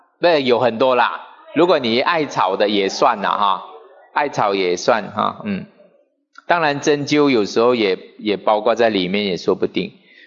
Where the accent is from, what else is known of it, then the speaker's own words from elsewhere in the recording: China; 时节的话就是现在我们中国人讲的节气啦啊